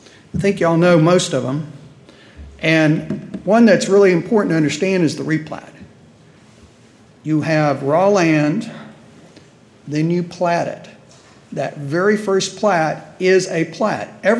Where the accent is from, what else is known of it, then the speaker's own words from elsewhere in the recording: Houston, Texas, United States; I'm from the Houston area.